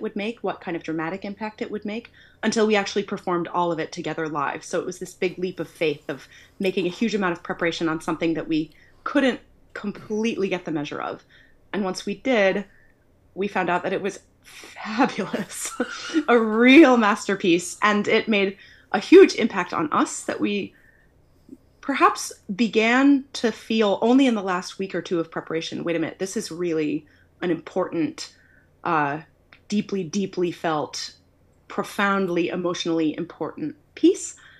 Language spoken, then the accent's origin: English; United States; now in Netherlands; I'm a soprano. I'm American, have been living in the Netherlands for quite some time now.